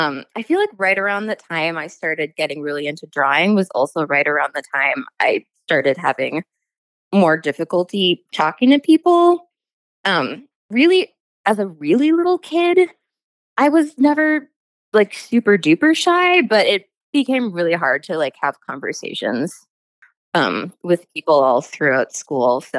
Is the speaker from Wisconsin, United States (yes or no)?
yes; Kiel, Wisconsin, United States; now in Milwaukee, United States; I grew up in Keel, Wisconsin. It's like about an hour and a half away. It's pretty small, and I came to Milwaukee for art school, and I've just been here ever since.